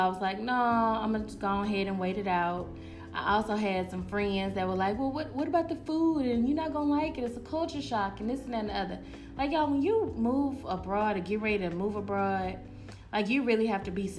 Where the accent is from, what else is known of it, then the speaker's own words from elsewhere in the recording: Houston, Texas, United States; Hey y'all … from Houston, Texas. Woo-hoo. Woo-hoo, representing that Dirty Third.